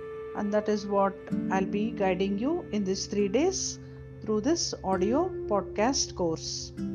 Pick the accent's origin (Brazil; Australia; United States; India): India; Bangalore, Karnataka; I am a parenting and dyslexia management coach. I am from Bangalore, India.